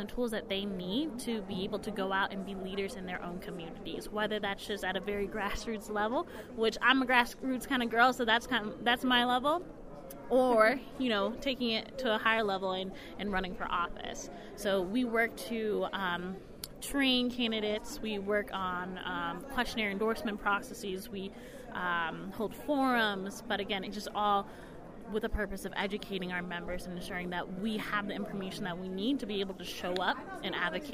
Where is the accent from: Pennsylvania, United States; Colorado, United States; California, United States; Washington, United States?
Colorado, United States; Denver; Denver, Colorado, born and raised.